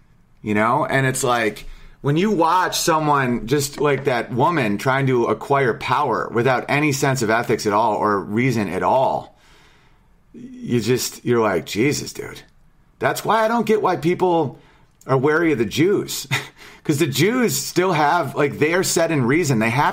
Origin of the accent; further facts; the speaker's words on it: Canada; I'm Canadian.